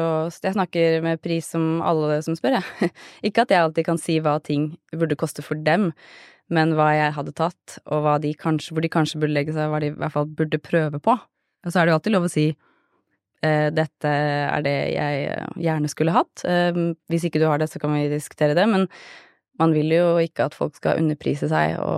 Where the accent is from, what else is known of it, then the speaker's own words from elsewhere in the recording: Kragerø, Vestfold og Telemark, Norway; Så begynte jeg å jobbe i fotobutikk i Kragerø, der jeg vokste opp